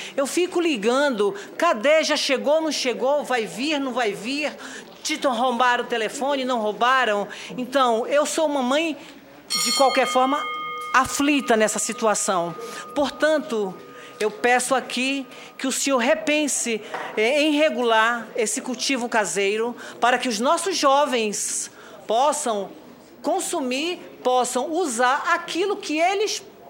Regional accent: São Paulo, Brazil; Eu estou aqui, eu sou de São Paulo, estou aqui somente para fazer um depoimento.

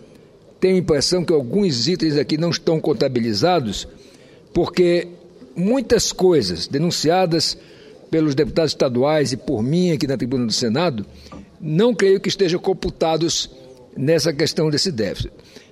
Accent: Roraima, Brazil; como roraimense

